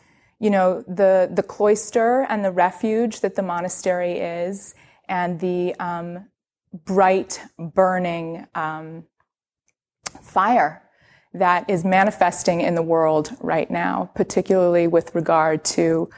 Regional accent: New York City, New York, United States; And I grew up in New York City, and I love it here.

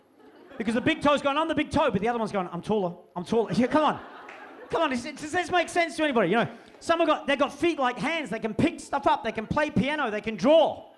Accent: Malaysia; I mean, I come from Malaysia, man.

